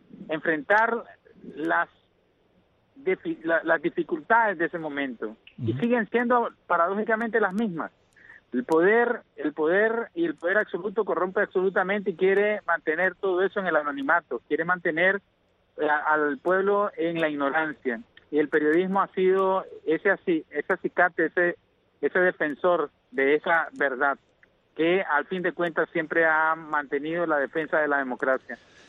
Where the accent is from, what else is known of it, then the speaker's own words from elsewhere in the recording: Nicaragua; Nosotros como ciudadanos, como demócratas, como nicaragüenses, al fin de cuentas, como cristianos que somos